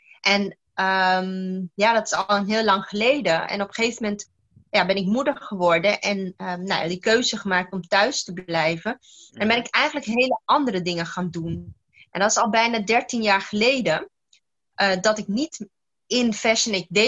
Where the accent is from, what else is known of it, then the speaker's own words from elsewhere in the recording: Aruba; Ik ben geboren en getogen op Aruba.